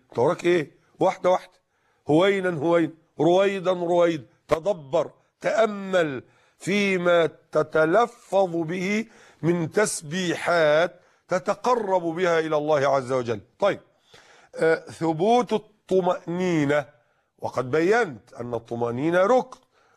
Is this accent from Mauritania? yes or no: no; Egypt; فالآن الفلاحون عندنا في مصر يحصدون القمح أي الغلة